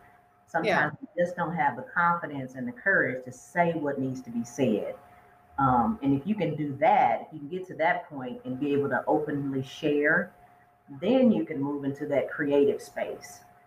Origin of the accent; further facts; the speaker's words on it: Louisiana, United States; born there; So I was born in Louisiana. So we know gumbo originated in the South, in New Orleans.